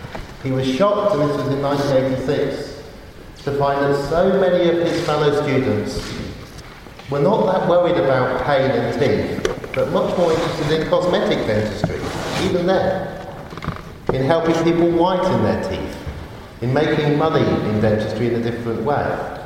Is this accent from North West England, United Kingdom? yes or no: no; Oxford, South East England, United Kingdom; Now, I was brought up in Oxford